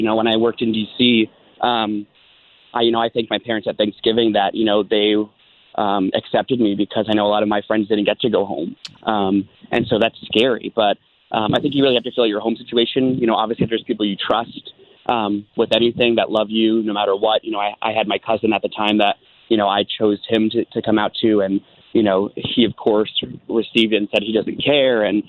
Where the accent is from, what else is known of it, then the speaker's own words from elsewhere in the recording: Bethel, United States; also born or lived in Queens; I grew up in Bethel, you know, my whole, you know, I mean, we moved here from Queens when I was in second grade. So, you know, I was raised in Bethel and, you know, it's a small town.